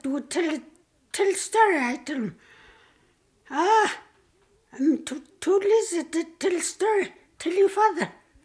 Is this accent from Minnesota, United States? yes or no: no; Minto, Alaska, United States; born or raised there